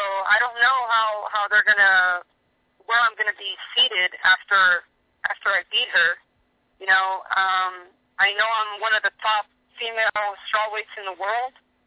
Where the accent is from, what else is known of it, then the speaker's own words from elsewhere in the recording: California, United States; I have family in California. I grew up in California